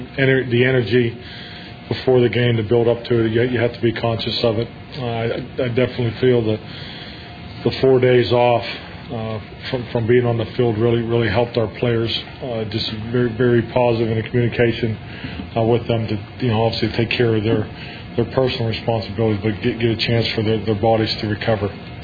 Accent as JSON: {"language": "English", "town": "Pittsburgh", "region": "Pennsylvania", "country": "United States", "tie": "born or raised there", "said": "That's a part of, you know, the fiber of growing up in Pittsburgh."}